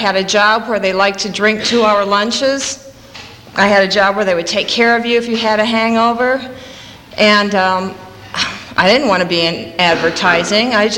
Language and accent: English; Iowa, United States; I grew up in Iowa, and it wasn't where I would have picked.